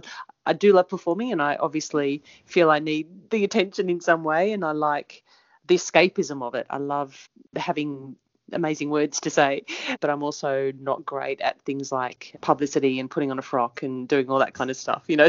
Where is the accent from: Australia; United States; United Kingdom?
Australia; Sydney, New South Wales; I spent the first few years of my life in Ocean Street in Woollahra.